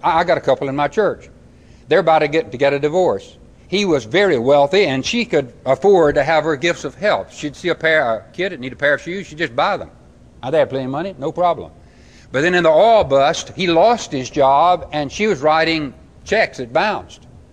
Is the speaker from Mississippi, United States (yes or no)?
yes; Mississippi, United States; That's why, though I'm from Mississippi, I talk this fast.